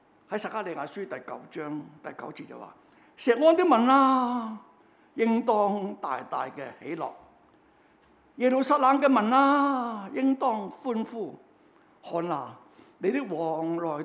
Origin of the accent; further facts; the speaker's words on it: Hong Kong; 我哋香港人做咗100多年嘅殖民地，對國已經係好淡薄